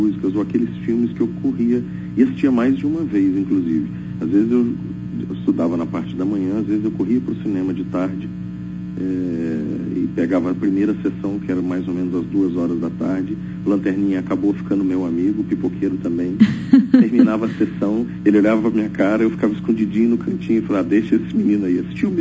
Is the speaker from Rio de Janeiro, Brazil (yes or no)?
yes; Barra Mansa, Rio de Janeiro, Brazil; born there; Eles têm uma chácara na cidade onde eu nasci, em Barra Mansa.